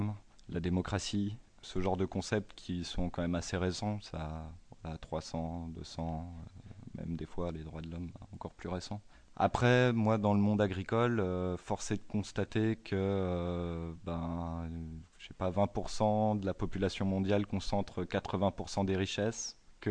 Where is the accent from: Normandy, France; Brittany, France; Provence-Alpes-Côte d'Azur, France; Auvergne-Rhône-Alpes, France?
Brittany, France; Saint-Malo; moi je viens de Saint-Malo en Bretagne